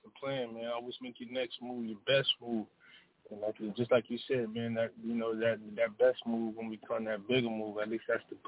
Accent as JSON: {"language": "English", "region": "the South", "country": "United States", "said": "I definitely, and I'm from the South, you know what I mean? So I definitely grew up on, you know"}